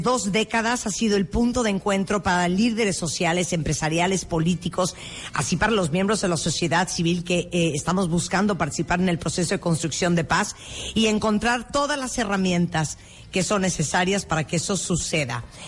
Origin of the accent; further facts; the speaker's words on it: Nicaragua; now in Mexico; Pero yo soy mexicana nacionalizada. Pero me sale el acento, ¿verdad?